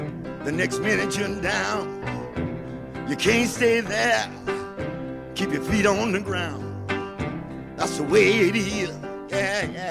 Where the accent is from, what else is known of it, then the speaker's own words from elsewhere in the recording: Louisiana, United States; Well, you know, I grew up in West Baton Rouge Parish.